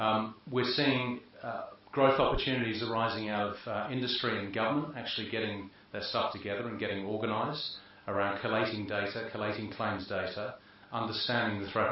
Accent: United Kingdom; Fortunately, being British, I don't have to worry about those anymore because we won't be in Europe next year.

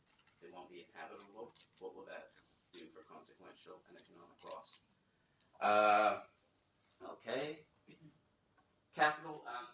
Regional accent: Canada; now in New Zealand; I come from Canada, which had a huge leaky condo issue.

